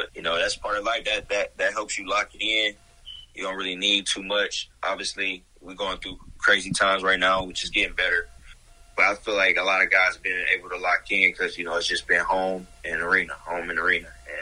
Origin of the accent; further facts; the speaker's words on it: Boston, Massachusetts, United States; I came from Boston. It's cold right now.